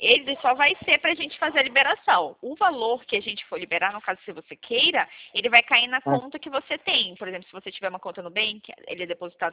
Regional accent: Pirassununga, São Paulo, Brazil; eu sou de São Paulo, Pirassununga.

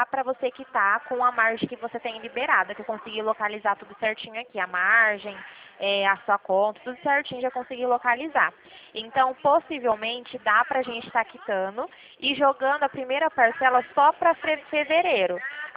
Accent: Dracena, São Paulo, Brazil; eu sou aqui de Dracena. Fica pertinho aí da cidade onde você mora.

